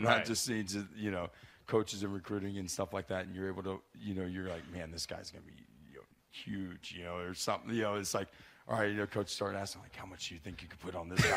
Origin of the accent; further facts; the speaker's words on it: Oklahoma, United States; And I grew up in Oklahoma, and there's not, you know, I mean, you can see mountains. It's all flat there.